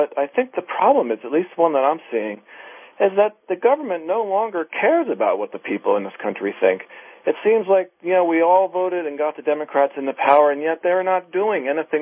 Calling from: Pennsylvania, United States; I'm calling from Pennsylvania.

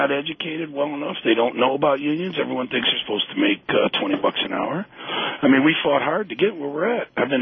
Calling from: Hamtramck, Michigan, United States; Hamtramck.

